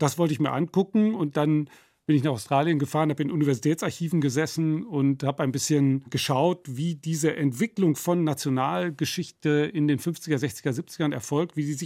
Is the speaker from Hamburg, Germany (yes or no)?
no; Nottuln, North Rhine-Westphalia, Germany; Ja, das wurde in dem Ort Nottuln, wo ich groß geworden bin, gespielt.